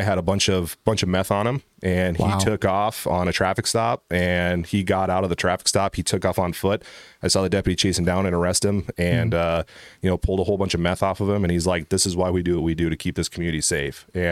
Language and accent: English; Bowman, North Dakota, United States; also born or lived in Rapid City; So originally I'm from Bowman and lived there all the way up until I was a junior in high school. Moved down to Rapid City and lived with my dad the last 2 years of high school down there.